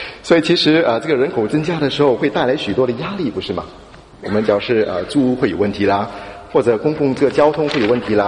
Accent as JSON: {"language": "Chinese", "country": "Singapore", "lives_now": "London, United Kingdom", "said": "我是一个从新加坡来的人所以我很关心这个新加坡的近况"}